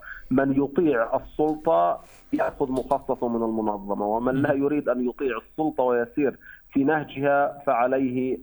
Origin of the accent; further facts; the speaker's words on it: Palestine; ونقدر يعني كفلسطينيين مقاطعة المبادرة